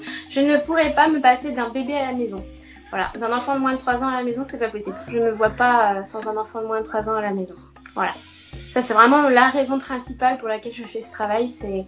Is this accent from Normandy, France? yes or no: yes; Normandy, France; Alors moi, je suis de Normandie, en Seine-Maritime plus précisément.